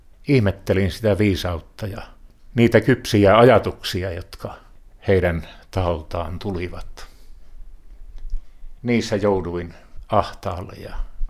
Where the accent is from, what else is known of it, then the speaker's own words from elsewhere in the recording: North Karelia, Finland; now in Pudasjärvi, Finland; Olen lähtöisin Pohjois-Karjalasta.